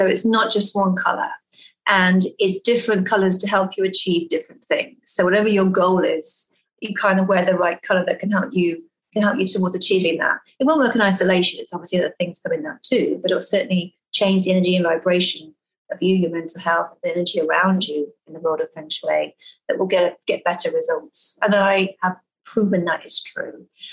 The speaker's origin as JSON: {"language": "English", "region": "West Midlands", "country": "United Kingdom", "tie": "born or raised there", "also_born_or_lived": "Wales / London", "moved": "as an adult", "lives_now": "Texas, United States", "said": "UK. So I was born and raised in an area called Worcestershire that's near a place called Birmingham."}